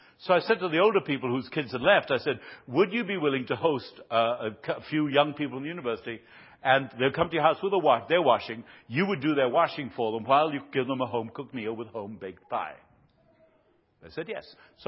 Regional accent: Buenos Aires, Argentina; English is a second language; I grew up in Buenos Aires, 13 million people, you know, there you go.

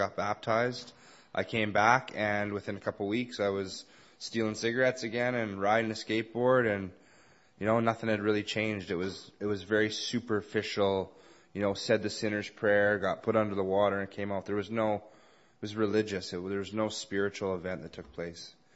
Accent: Victoria, British Columbia, Canada; also born or lived in Nanaimo; I was born in Nanaimo, raised in Victoria.

